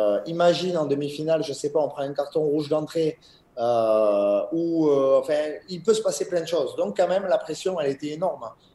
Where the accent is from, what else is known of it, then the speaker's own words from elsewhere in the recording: Bayonne, Nouvelle-Aquitaine, France; Moi, j'étais du Pays Basque, tout simplement, ma famille... j'ai grandi à Bayonne, j'aime tout le Pays Basque